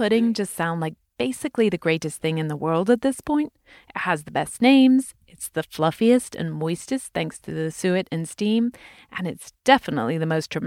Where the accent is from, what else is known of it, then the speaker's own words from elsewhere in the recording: United Kingdom; We are British.